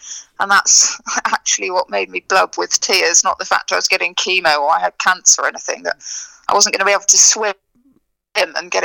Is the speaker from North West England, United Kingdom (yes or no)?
no; Oxford, South East England, United Kingdom; luckily I was from Oxford. So, you know, if there was any luck involved there, I was quite lucky that I had family in Oxford.